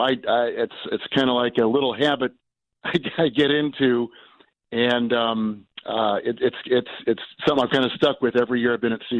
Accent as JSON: {"language": "English", "town": "Green Bay", "region": "Wisconsin", "country": "United States", "tie": "born or raised there", "said": "I grew up in Green Bay. My dad was with the Packers for almost 4 decades. And so living there, football was intense."}